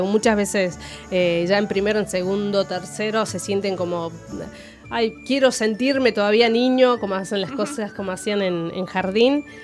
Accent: Catamarca, Argentina; Pero soy de Catamarca, o sea, son los opuestos.

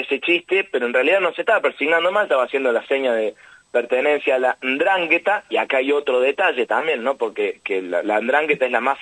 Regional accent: Córdoba, Argentina; Para mí, además, como cordobés

